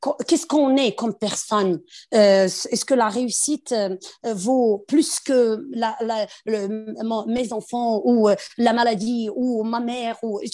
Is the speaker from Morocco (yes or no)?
yes; Morocco; Moi, je suis originaire du Maroc, c'est de l'Afrique